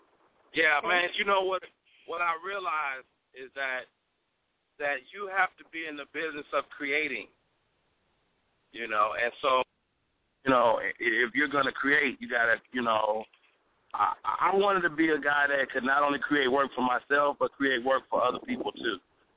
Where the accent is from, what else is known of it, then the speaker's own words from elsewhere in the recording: Chicago, Illinois, United States; Why I was born and raised. Cook County Hospital, you know, and grew up on the South Side, and you know, of course, you know, you start living life and making babies, and you know, that pulls you away from your city.